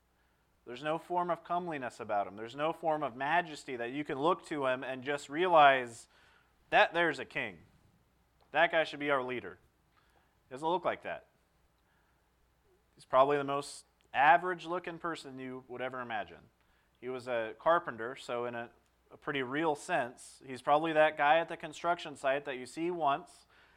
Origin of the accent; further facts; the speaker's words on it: Clearwater, Florida, United States; I grew up in Clearwater, so you generally remember all the faces.